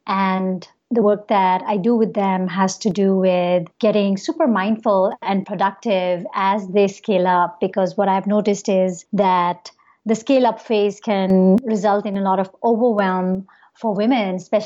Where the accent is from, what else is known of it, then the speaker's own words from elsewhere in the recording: India; moved away as an adult; now in United States; I'm from India. … which means prayer in Hindi. And I moved to America 7 years ago. So I moved here in 2011.